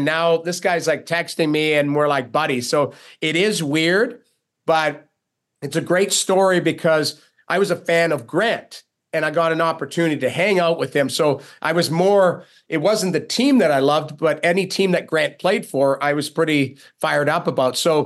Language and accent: English; Edmonton, Alberta, Canada; But I grew up in Edmonton. And that was in the '80s when they were winning cups.